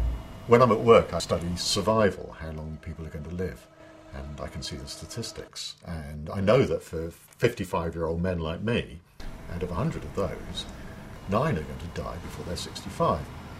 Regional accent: England, United Kingdom; Being English, of course, I'm more worried about being embarrassed than dying.

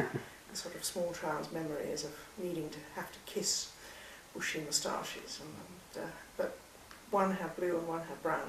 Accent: Huddersfield, Yorkshire and the Humber, United Kingdom; born there; I was born in Huddersfield in February 1941.

